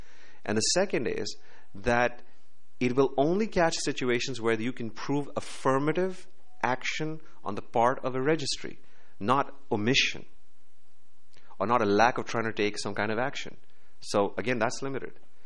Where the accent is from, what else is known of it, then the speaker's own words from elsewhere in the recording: Pakistan; I come from Pakistan.